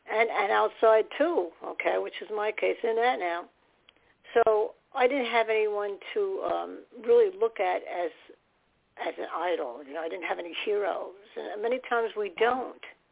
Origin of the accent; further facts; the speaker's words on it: New York, United States; born there; I was born in New York, so we'd go over there.